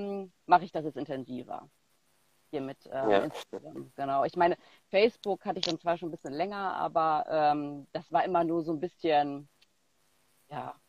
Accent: Northern Germany, Germany; now in Cologne, Germany; Ich komme aus Köln, bin aber ein ehemaliges Nordlicht und seit 2008, ja, mittlerweile hier in Köln. Bin mittlerweile 37 Jahre alt

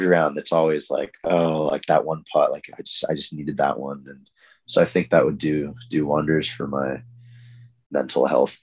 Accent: California, United States; now in New York, United States; I was born in California and kind of lived there till I was 8, and then obviously college there.

